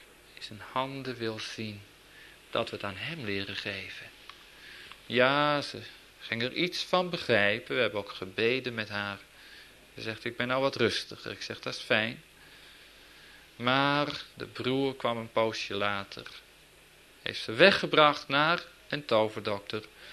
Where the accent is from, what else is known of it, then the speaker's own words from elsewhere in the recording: Transvaal, South Africa; Middelburg is ook een plaats bij ons in Transvaal.